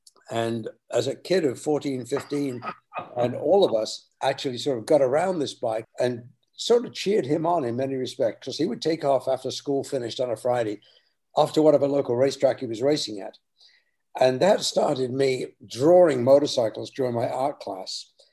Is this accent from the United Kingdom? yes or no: yes; England, United Kingdom; growing up in England after World War II, owning a motorcycle was something that you could only dream of.